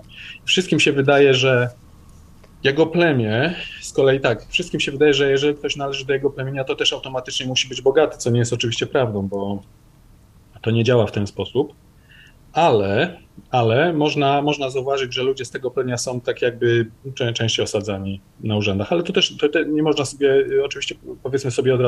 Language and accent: Polish; Uganda; Polish is a second language